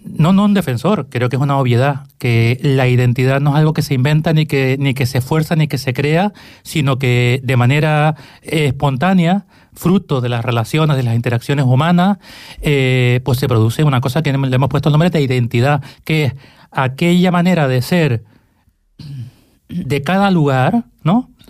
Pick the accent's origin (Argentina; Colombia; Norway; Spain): Norway; Yo soy de Noruega y quiero hablar de identidad canaria.